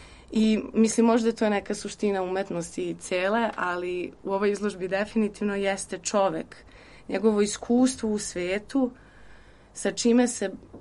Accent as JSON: {"language": "Serbian", "town": "Zemun", "region": "Belgrade", "country": "Serbia", "said": "Ja sam inače iz Zemuna, tako da je to nekako meni još značajnije."}